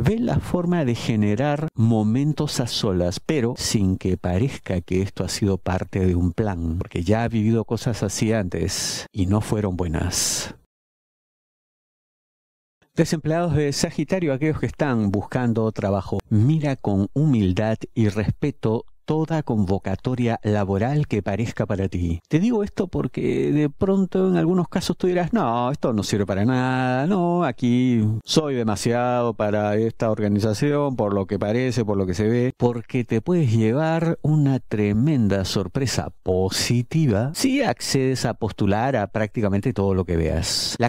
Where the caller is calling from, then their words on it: Buenos Aires Province, Argentina; yo le hablo de la provincia de Buenos Aires.